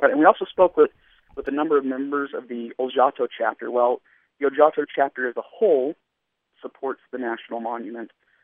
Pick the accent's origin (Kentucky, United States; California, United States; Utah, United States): Utah, United States; Bountiful; I'm from Bountiful, Utah.